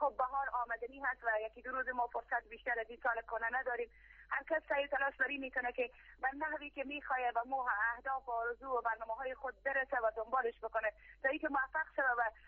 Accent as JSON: {"language": "Persian", "country": "Afghanistan", "tie": "born there", "said": "در این وطن هستیم، در این وطن زاده شدیم"}